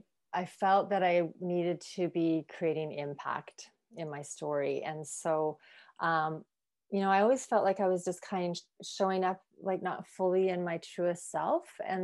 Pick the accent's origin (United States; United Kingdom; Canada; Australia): Canada; Alberta; I grew up in privilege. I grew up in Northern Alberta, so in an Irish Catholic family, Irish Scottish Catholic, I guess. I'm the youngest of seven.